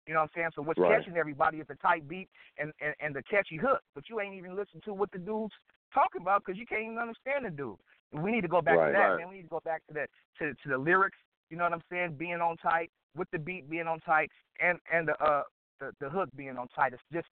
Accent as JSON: {"language": "English", "town": "Oakland", "region": "California", "country": "United States", "said": "I'm from Oakland, California, Brookfield, California."}